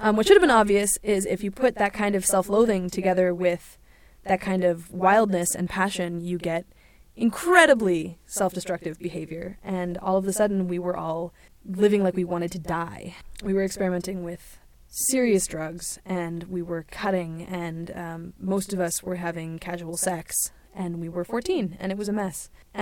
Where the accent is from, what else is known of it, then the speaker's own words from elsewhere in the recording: Seattle, Washington, United States; now in Northampton, United States; I live full-time now in Northampton, Massachusetts, but I'm originally from Seattle. I've only not lived in Seattle for about 4 years